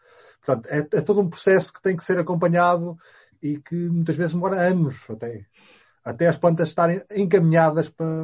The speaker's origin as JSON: {"language": "Portuguese", "town": "Gafanha da Encarnação", "region": "Aveiro", "country": "Portugal", "tie": "born or raised there", "said": "Ribau é um nome muito comum aqui pela minha terra, Nelson, a Gafanha da Encarnação."}